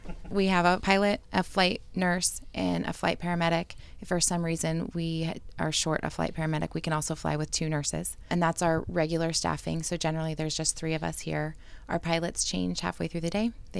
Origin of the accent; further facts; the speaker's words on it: California, United States; I grew up in San Luis County and worked the ground ambulance and fire engine for years.